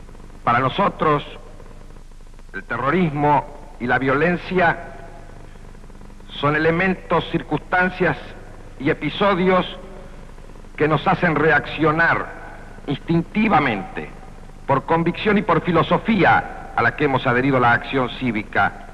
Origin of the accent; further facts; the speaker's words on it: Argentina; que hemos comprometido como ciudadanos y como argentinos sostener y defender